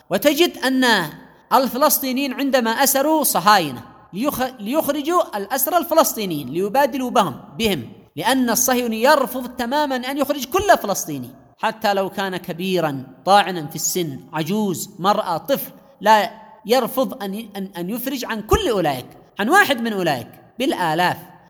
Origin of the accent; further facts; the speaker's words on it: Yemen; تعاملهم معنا كيمنيين، تعاملهم معنا كفلسطينيين